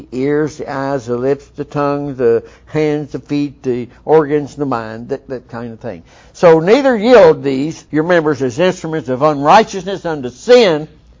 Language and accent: English; Kentucky, United States; I remember when I was growing up in Kentucky, there was a saying, well, I reckon them people are going to come by today